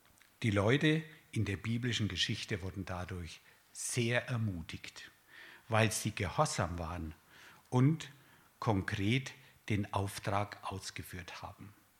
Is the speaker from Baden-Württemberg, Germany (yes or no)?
no; Bavaria, Germany; Ich kenne mich da nicht aus. Ich komme aus Franken.